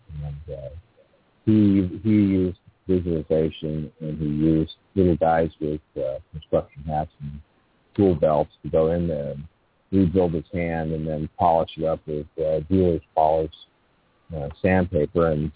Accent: Los Angeles, California, United States; I grew up in Los Angeles.

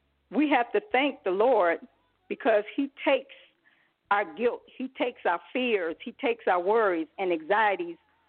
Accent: Jacksonville, Florida, United States; my ministry is Inspirees Outreach, and I'm from Jacksonville, Florida.

